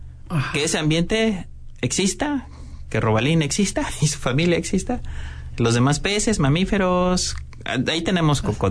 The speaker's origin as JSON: {"language": "Spanish", "region": "Chiapas", "country": "Mexico", "said": "Entonces, como mexicanos, como chiapanecos, tenemos una gran riqueza cultural, ¿no?"}